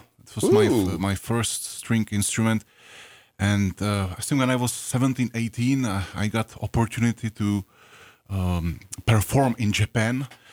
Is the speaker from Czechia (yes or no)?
yes; Prague, Czechia; accent: European; English is a second language; now in United States; I'm originally from Prague, Czech Republic. That's where I grew up and was raised. And this is my 10th year in the United States.